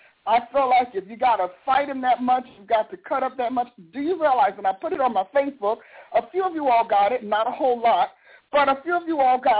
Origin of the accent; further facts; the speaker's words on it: New Jersey, United States; now in Oklahoma, United States; I know I'm from Jersey, and I got to tell you, I am excited that God moved me to Oklahoma when it comes to wintertime.